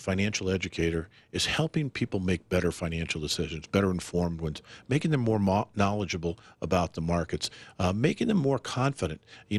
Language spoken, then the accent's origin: English; Arizona, United States; born or raised there; also born or lived in Chicago